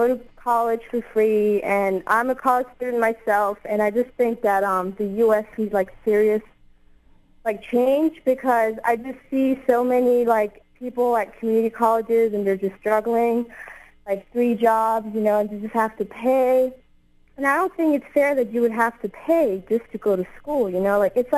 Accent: Denmark; I was born and raised in Denmark myself.

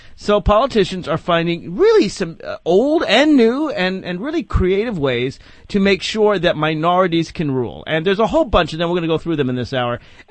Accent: Virginia, United States; just about a week ago in my home state of Virginia, the Senate in Virginia is split 20-20.

